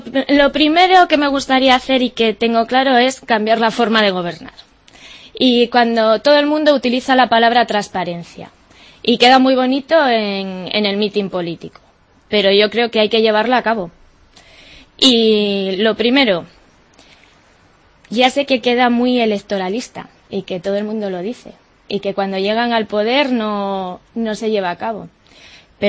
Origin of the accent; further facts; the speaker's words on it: Quijano, Cantabria, Spain; Véase mi pueblo. Yo soy de Quijano y allí tenemos 300 y pico habitantes.